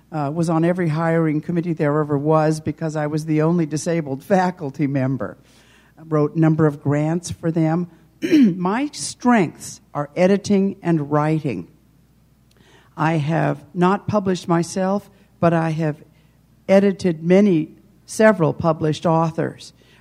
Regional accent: California, United States; I am from California.

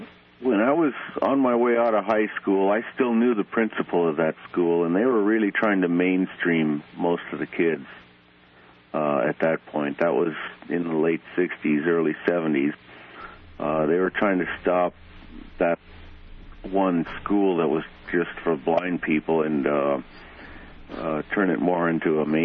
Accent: California, United States; also born or lived in Illinois; No, I was born in Illinois, grew up in California, and came here came to Central City in 77, and then moved down here in 79.

